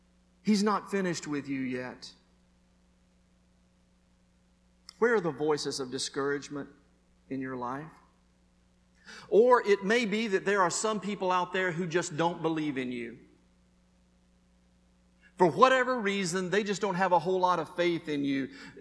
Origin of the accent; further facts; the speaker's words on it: Alabama, United States; I was raised in Alabama, and we have a southern term.